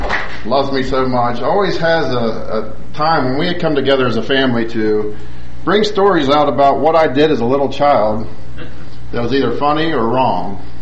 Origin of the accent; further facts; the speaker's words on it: Payton City, West Virginia, United States; where we grew up in Payton City, West Virginia, there's a train tracks probably from here to the road in our backyard.